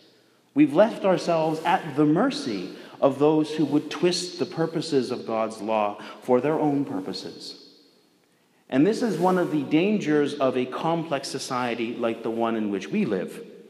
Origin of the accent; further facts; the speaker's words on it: Pilot Mound, Manitoba, Canada; like I grew up in rural Manitoba, your sins always get back to you. There's no way I was going to hide from anything I did when I grew up in Little Pilot Mound